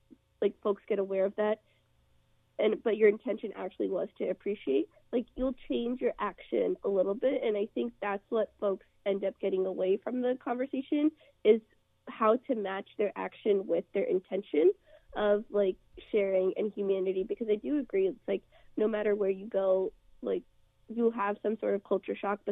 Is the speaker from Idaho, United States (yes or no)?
no; Salem, Oregon, United States